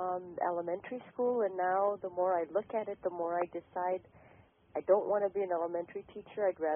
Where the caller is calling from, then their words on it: San Antonio, Texas, United States; and I'm calling from San Antonio